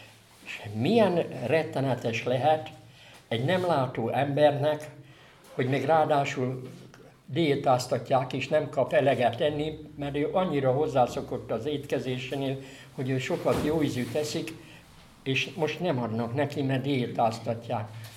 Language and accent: Hungarian; Nagykanizsa, Zala, Hungary; utána hazafelé Nagykanizsára, mert nagykanizsai vagyok